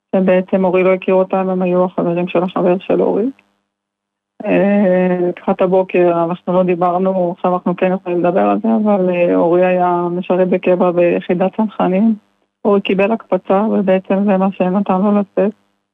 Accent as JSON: {"language": "Hebrew", "town": "Jerusalem", "region": "Jerusalem District", "country": "Israel"}